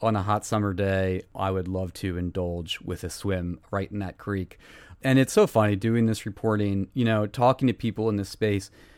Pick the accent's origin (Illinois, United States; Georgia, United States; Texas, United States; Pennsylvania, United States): Pennsylvania, United States; I'm from Berks County originally, a rural area where we could take our pick of creeks and lakes to go and splash around.